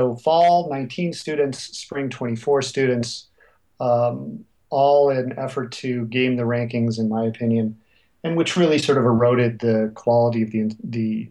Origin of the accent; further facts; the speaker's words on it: Illinois, United States; my home state of Illinois